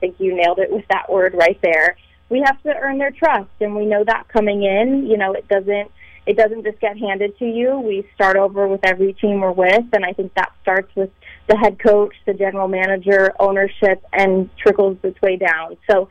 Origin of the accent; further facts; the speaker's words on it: Green Bay, Wisconsin, United States; Well, I grew up in Green Bay, and the Packers have never been on Hard Knocks